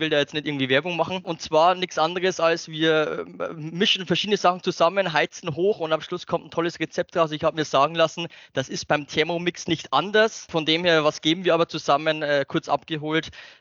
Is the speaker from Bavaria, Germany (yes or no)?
yes; Bavaria, Germany; accent: Upper Palatinate dialect; also born or lived in Bayreuth; bin noch näher jetzt an den 30ern als an den 40ern immer noch, das vorweg, bin gebürtiger Oberpfälzer. Also wenn der Dialekt ab und zu durchrutscht, es sei mir verziehen. Bin dann der Oberpfalz 10 Jahre fremdgegangen, war dann in euren Gefilden in Franken unterwegs